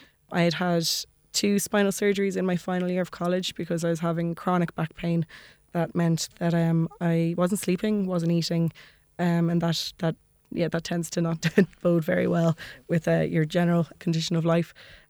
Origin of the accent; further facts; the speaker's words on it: Maynooth, Kildare, Ireland; I grew up in Maynooth. I had my primary education in Maynooth, but then my secondary education was in Dublin.